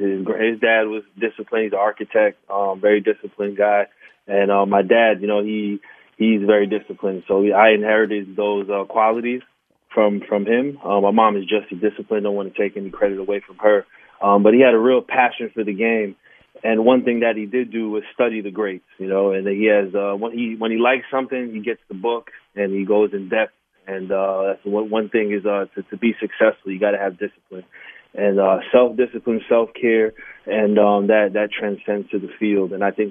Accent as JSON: {"language": "English", "region": "New York", "country": "United States", "tie": "born or raised there", "said": "growing up in New York or in America, the game isn't as amplified as it is now."}